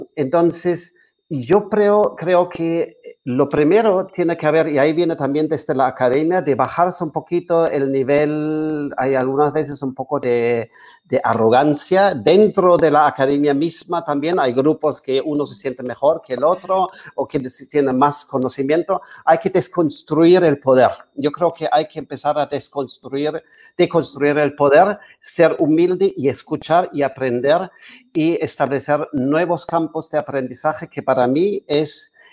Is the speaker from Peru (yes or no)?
yes; Peru; also born or lived in Europe; Yo me crié en el Perú, después me fui a Europa y después regresé al Perú.